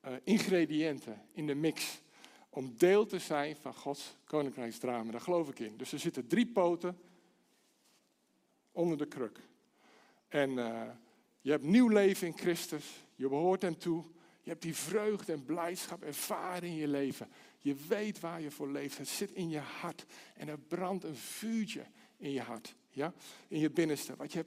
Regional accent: Harmelen, Utrecht, Netherlands; Mijn moeder herinnerde me onlangs aan hoe ik ben opgegroeid in Harmelen. Dat ligt net buiten tegen Utrecht aan.

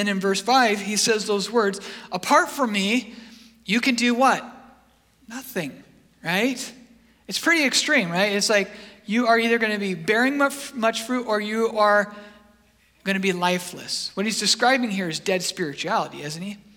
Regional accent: Washington, United States; And I grew up in Washington State, so I was all about like collecting Ken Griffey Jr.

